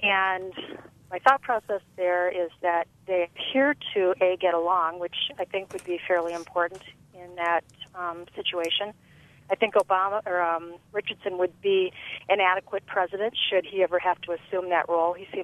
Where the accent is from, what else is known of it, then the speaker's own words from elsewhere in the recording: Canada; now in United States; I am actually Canadian and became an American citizen just last July, specifically in order to vote in this election. I'd lived in the United States long enough and just hadn't done it